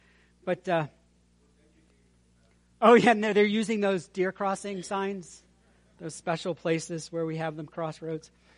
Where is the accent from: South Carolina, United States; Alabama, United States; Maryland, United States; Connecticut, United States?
Maryland, United States; So, I remember when I was growing up in Maryland, and I would probably be considered more conservative in Maryland.